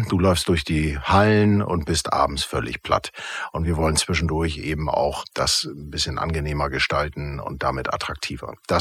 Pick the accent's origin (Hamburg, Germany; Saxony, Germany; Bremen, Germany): Hamburg, Germany; now in Cologne, Germany; ich komme ja aus Hamburg